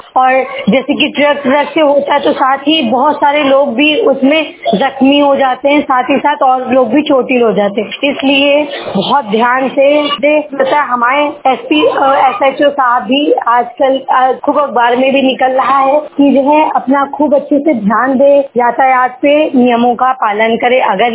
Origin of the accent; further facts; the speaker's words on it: Lucknow, Uttar Pradesh, India; और मैं लखनऊ से हूँ।